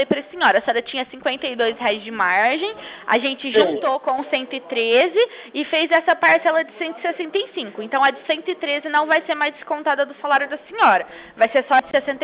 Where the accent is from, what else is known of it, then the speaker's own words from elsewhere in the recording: Franca, São Paulo, Brazil; eu não sou de Ribeirão, sou de Franca